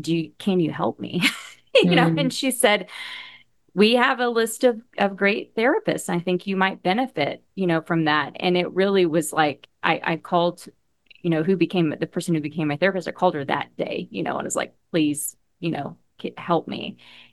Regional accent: Oklahoma, United States; I grew up in Oklahoma, so like Bible Belt Central, right?

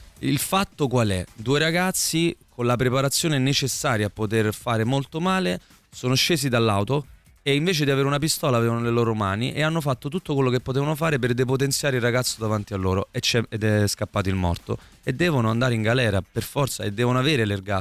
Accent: Campania, Italy; E da campano già questa cosa mi mette molta ansia.

